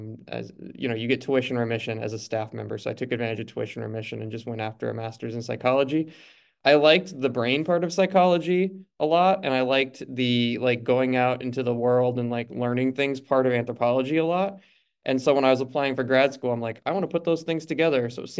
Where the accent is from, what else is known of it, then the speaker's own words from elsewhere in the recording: Oregon, United States; moved away as an adult; now in Boston, United States; I am from Oregon.